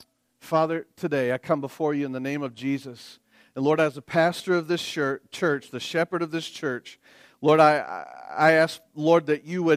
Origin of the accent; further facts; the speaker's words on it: the South, United States; Listen, I was raised in the South.